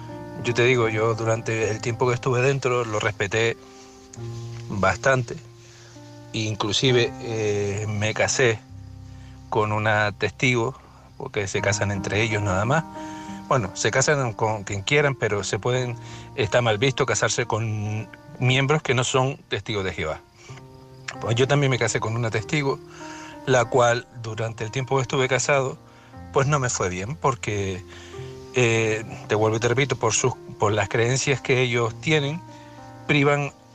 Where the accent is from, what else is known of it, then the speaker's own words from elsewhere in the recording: Las Palmas, Canary Islands, Spain; soy de Las Palmas.